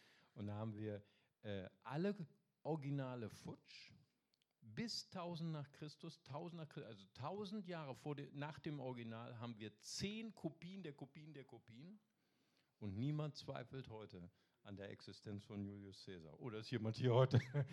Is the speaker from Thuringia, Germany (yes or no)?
no; Bonn, North Rhine-Westphalia, Germany; ich habe noch Fotos von Bonn, aus der Stadt, wo ich kam, wo ich herkomme.